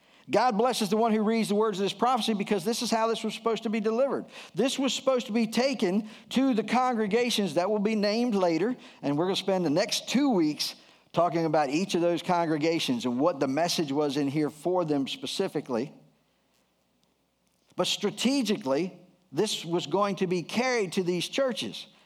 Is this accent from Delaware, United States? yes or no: yes; Delaware, United States; I thought I was from the South, honestly. I was Sussex County, Delaware, and found out I was Yankee, and it, like, wrecked my world, man.